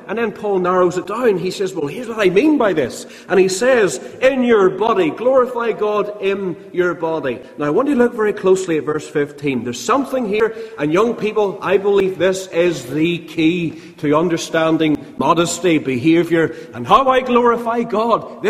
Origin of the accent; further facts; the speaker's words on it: Ballymena, Northern Ireland, United Kingdom; now in Belfast, United Kingdom; But I come from East Belfast now. I'm a Ballymena man by heart and always will be.